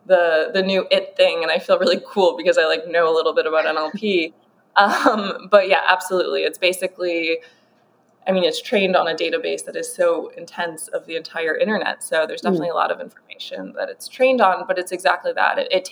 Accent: United States; We're both American in this weird country where they all have accents.

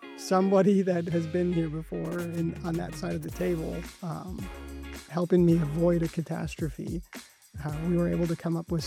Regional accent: Appleton, Wisconsin, United States; from Appleton, Wisconsin. Happy to be here.

